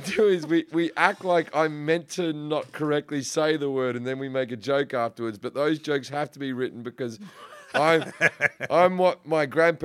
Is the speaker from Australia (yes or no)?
yes; Sydney, New South Wales, Australia; also born or lived in Perth; So I'm from Sydney, but for some reason on Wikipedia, it says I'm from Perth.